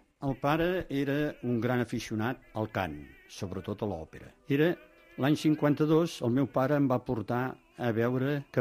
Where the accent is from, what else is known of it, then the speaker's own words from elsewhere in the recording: Sant Celoni, Catalonia, Spain; born there; now in Barcelona, Spain; que vaig néixer a Sant Celoni, però des de l'any 65, que em vaig casar aquí a Barcelona, doncs visc aquí a Barcelona.